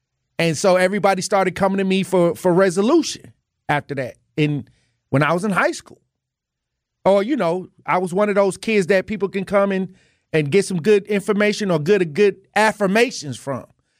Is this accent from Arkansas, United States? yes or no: no; Wisconsin, United States; And I'm an alumni of MPS. I'm from North Division High School in the 53206.